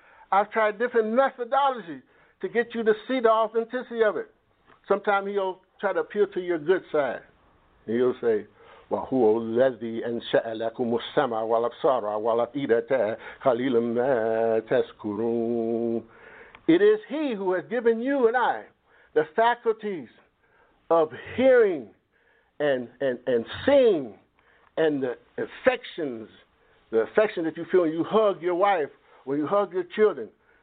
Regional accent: Detroit, Michigan, United States; I'm from the Detroit area.

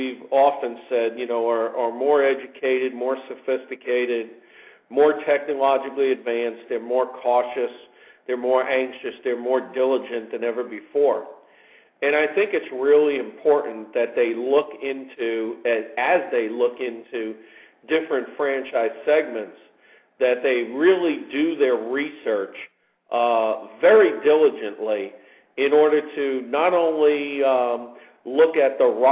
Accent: New York, United States; No, I'm from New York. You know, I enjoy both.

